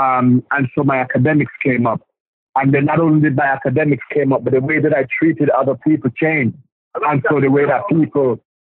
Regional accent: Jamaica; I had all aunties that I grew up with in Jamaica.

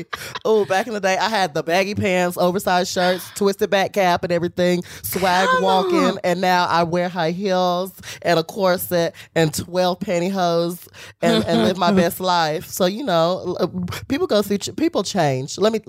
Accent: Ramseur, North Carolina, United States; now in Los Angeles, United States; No, finally, you are correct. I am from North Carolina, Ramsur.

